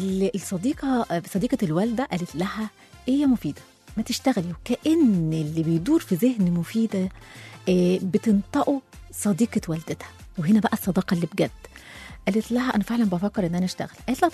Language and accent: Arabic; Egypt; لا ده احنا ما شاء الله لا لا كمصريين بنحب الحاجات دي